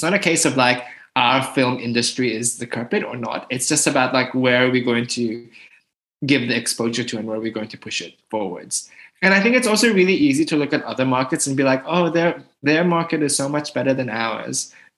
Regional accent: Philippines; now in Japan; I'm looking for representation of me as a Filipino person living in Japan or something along those lines.

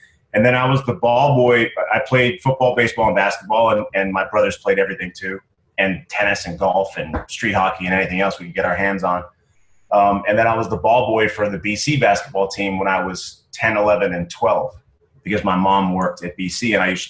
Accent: Boston, Massachusetts, United States; So I'm from Boston, so my dream was to come back and be like the local Boston, like Channel 4, 5, or 7 sportscaster.

